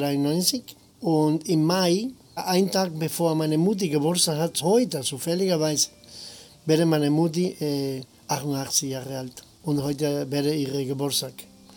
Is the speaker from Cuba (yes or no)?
yes; Cuba; German is a second language; Meine Heimat ist das ganz einfach. Zum Beispiel diese Freundlichkeit. Die Kubaner haben gar nichts.